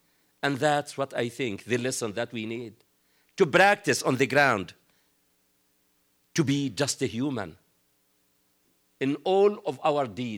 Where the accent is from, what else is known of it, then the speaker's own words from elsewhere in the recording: Gaza, Gaza Strip, Palestine; I wanted them to know that I am Palestinian from Gaza.